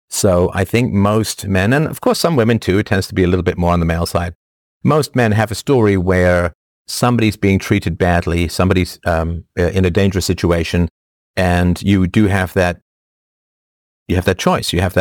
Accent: England, United Kingdom; when I grew up in England, from the age of 4 or 5 onwards, I went on buses.

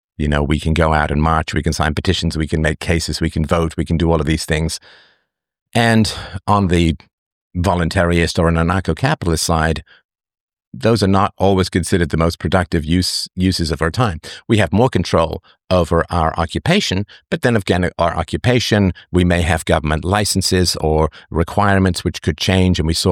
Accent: England, United Kingdom; When I grew up in England, I lived in this apartment building, sort of a low-rise apartment building, with sort of paper-thin walls.

